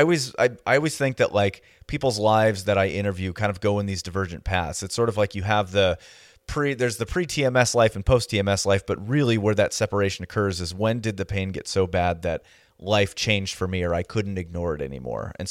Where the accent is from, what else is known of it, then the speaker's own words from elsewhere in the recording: Chico, California, United States; born there; Because I was born in Chico, which is quite a bit north. But Northern California, that's where my blood and my origin story is.